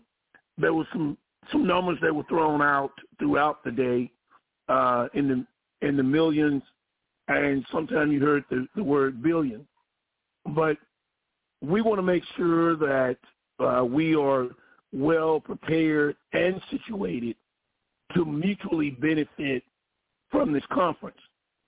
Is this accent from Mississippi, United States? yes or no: yes; Mississippi, United States; now in Washington, United States; But I'm also from Mississippi.